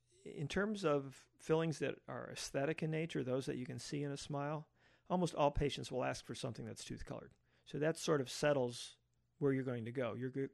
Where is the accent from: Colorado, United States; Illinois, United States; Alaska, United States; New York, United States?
Illinois, United States; Chicago; And coming as a city boy, I grew up in Chicago.